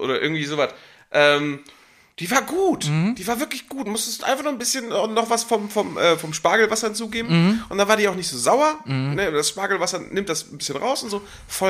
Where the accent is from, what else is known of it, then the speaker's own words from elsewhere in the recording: Hannover, Lower Saxony, Germany; Ich habe keinen Dialekt. Ich rede schon ziemlich Hochdeutsch, ne? Ich bin schon ein richtiges Hannover-Kind.